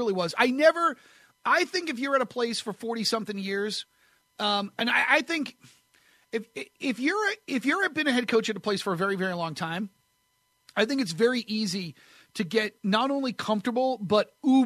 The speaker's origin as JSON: {"language": "English", "region": "New Hampshire", "country": "United States", "tie": "born or raised there", "said": "Because I grew up in New Hampshire, and I know what it's like to have feet of snow land on your house."}